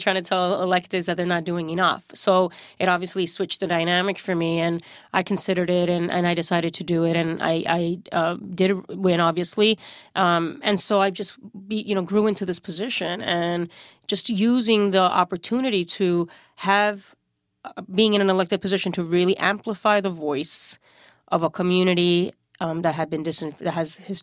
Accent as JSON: {"language": "English", "country": "Puerto Rico", "tie": "born or raised there", "said": "having a mother who had been active, who was a feminist, who took me to rallies growing up in Puerto Rico"}